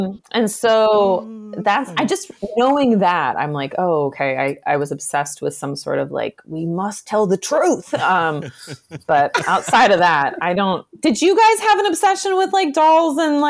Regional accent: Iowa, United States; I am from Iowa.

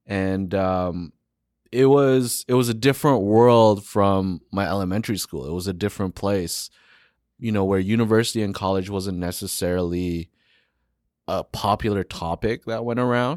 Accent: Toronto, Ontario, Canada; I was heavily influenced by hip-hop, you know, growing up in Rexdale. I later on got exposed to more house music in the Woodbridge area.

